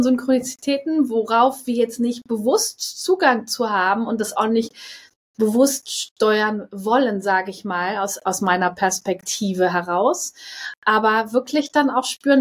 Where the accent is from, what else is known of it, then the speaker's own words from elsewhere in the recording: Hamburg, Germany; now in France; nach Hamburg, in meine alte Heimat.